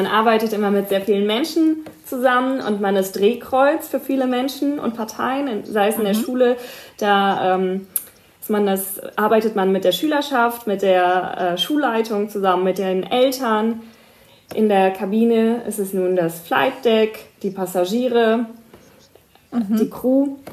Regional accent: Hamburg, Germany; fliegen wir zweimal nach Hamburg und zurück, also in meine Heimatstadt.

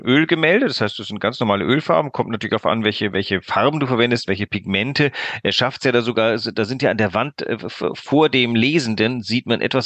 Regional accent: West Germany, Germany; also ich als Zeitungsleser und als Wessi

